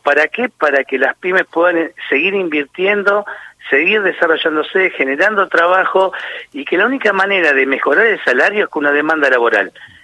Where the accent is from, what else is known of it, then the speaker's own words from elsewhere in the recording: Argentina; lo que nosotros queremos en la Argentina como argentinos